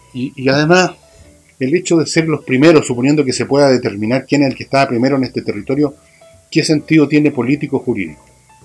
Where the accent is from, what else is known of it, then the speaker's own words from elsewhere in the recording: Chile; todos somos chilenos simplemente, perdónenme, y todos somos originarios de alguna parte si es por eso. Hoy yo podría pedir una cuota entonces para los que tenemos una ascendencia por un lado francesa